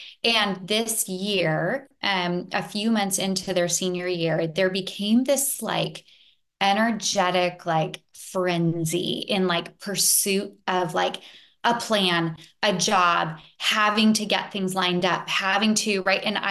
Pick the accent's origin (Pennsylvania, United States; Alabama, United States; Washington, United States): Washington, United States; Bellevue; I'm from Bellevue as well.